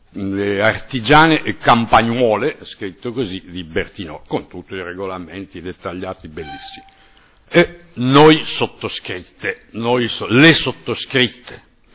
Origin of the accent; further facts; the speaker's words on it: Piedmont, Italy; io sono piemontese, insomma